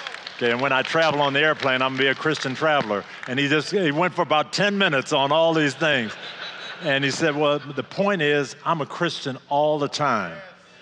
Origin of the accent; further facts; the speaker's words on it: Michigan, United States; he's from just that far from my hometown in Michigan. So we're kind of brother Michiganders